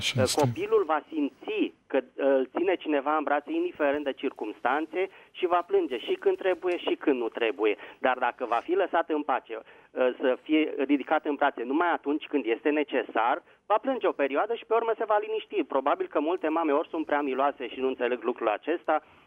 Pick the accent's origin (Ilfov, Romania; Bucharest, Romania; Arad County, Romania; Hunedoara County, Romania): Bucharest, Romania; din București.